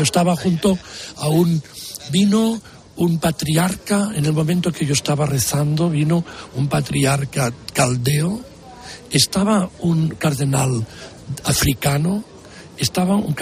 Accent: Catalonia, Spain; No solo el español, yo también, de mi tierra, habló catalán.

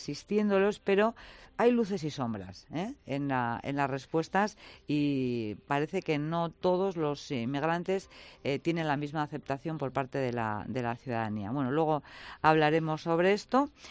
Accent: Basque Country, Spain; ¿Somos los vascos tolerantes con la inmigración?

